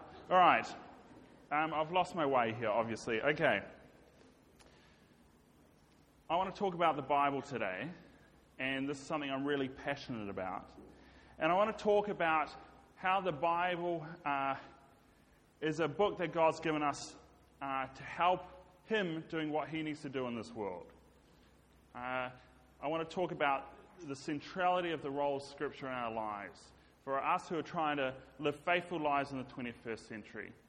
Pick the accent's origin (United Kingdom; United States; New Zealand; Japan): New Zealand; I am from New Zealand.